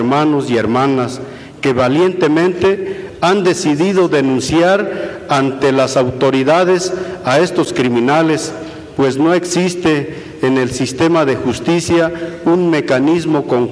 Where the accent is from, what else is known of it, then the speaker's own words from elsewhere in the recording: Cherán, Michoacán, Mexico; pertenezco al pueblo indígena Purépecha de Cherán, Michoacán. No tomo la palabra para hablar solo por mi pueblo, sino por todos mis hermanos y mis hermanas.